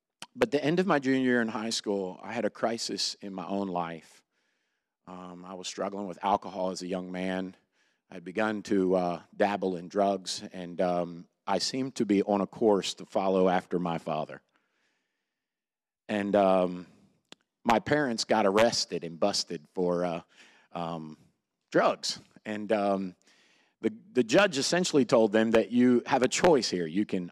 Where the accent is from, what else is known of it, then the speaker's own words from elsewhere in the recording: Baltimore, Maryland, United States; I'm from Baltimore. I was raised in and around. I moved a lot.